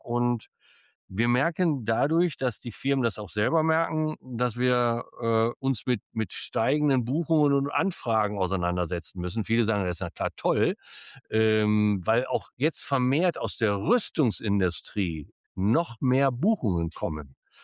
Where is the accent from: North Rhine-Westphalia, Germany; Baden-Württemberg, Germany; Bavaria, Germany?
North Rhine-Westphalia, Germany; born there; Bin gebürtig aus dem Ruhrpott. Manche hören das, manche sagen, das ist ein Slang, den man drauf hat.